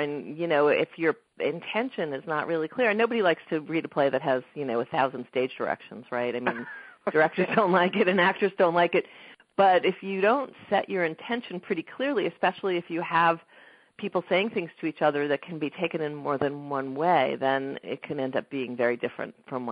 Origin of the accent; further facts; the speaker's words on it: New York, United States; I'm from New York originally, and my family is from New York